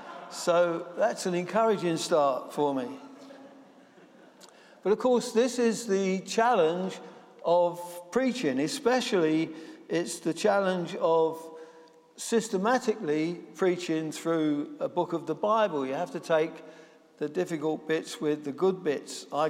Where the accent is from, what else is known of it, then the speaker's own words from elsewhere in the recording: Bermondsey, London, United Kingdom; a boy growing up in Bermondsey just after the Second War, at times things got hard for a working class family like ours.